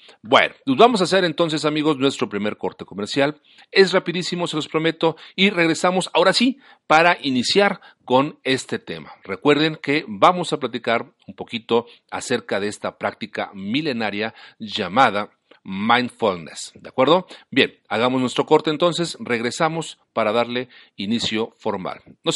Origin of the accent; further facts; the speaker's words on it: Mexico; Al final todos somos mexicanos, al final todos aspiramos a un México mejor